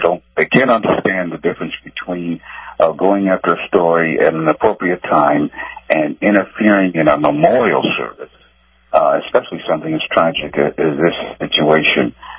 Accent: United States; I was embarrassed as an American when I saw the picture

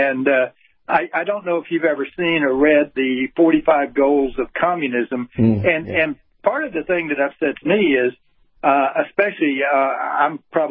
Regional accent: Florida, United States; You've got my congressman, where I grew up here in Lake County, Florida, Sid Herlong

